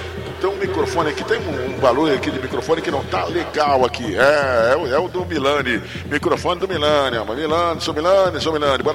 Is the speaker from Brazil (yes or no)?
no; Austria; Portuguese is a second language; eu sou austríaco, né? Então, eu que por ser da Áustria